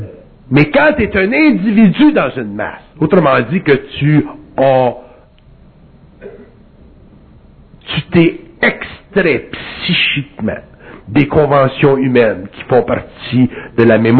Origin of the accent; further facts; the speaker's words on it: Quebec, Canada; je viens du Canada québécois, ou du Canada, dans une situation où la guerre n'existe pas